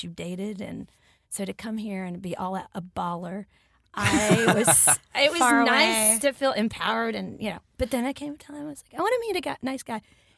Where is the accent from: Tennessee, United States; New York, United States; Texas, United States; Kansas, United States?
Tennessee, United States; Nashville; I grew up in Nash Vegas.